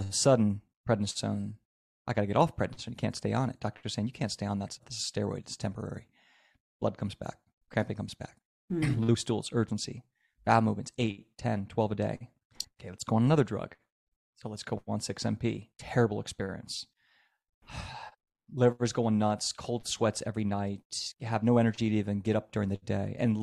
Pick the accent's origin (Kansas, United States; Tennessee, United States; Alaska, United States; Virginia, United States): Virginia, United States; I just moved out there with no money, no friends, no connections. I'm from Virginia.